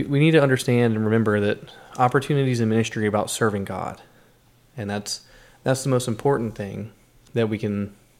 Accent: the South, United States; it's making me think about growing up in the South, like Southern Baptist.

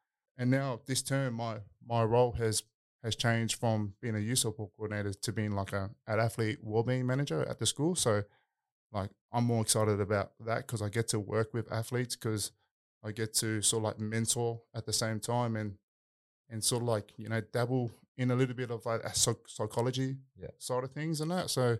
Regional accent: New South Wales, Australia; So, like, I'm born and raised in Australia. Like, born at Auburn Hospital.

